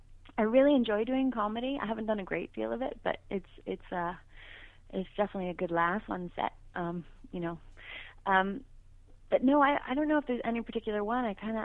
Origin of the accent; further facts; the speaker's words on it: Canada; Yeah, very. Absolutely.